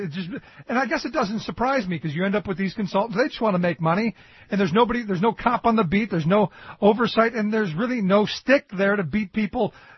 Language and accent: English; Cleveland, Ohio, United States; I saw a story about my hometown of Cleveland where they finally were just taking these houses and bulldozing them